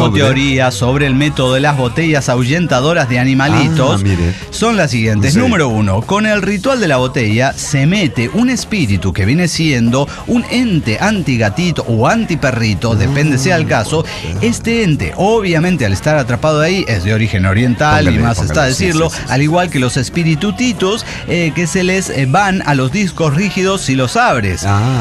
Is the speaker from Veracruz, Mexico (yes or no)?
no; Puebla, Mexico; de Puebla.